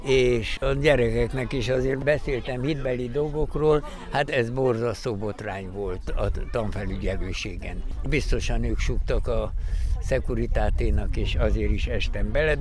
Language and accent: Hungarian; Arad, Arad County, Romania; Én aradi vagyok, és amikor ide kaptam kinevezést, 61 évvel ezelőtt